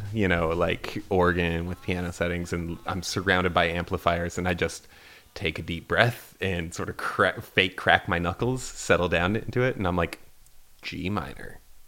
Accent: Wasilla, Alaska, United States; I mean, it's not a thing that existed growing up in Wasilla, Alaska.

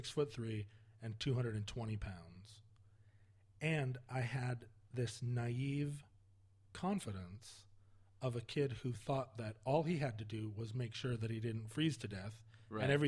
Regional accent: Alaska, United States; I was from Alaska, so I didn't have a very good. I mean, Alaska is part of America, but it's also a foreign country in a way.

